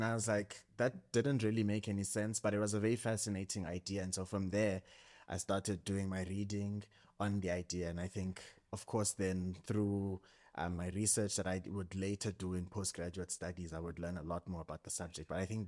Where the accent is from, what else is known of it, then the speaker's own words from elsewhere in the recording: Eastern Cape, South Africa; first language Xhosa; English is a second language; now in Johannesburg, South Africa; So all my studies I did at Wits University, but I was born in the Eastern Cape, born and raised in the Eastern Cape, moved to Joburg.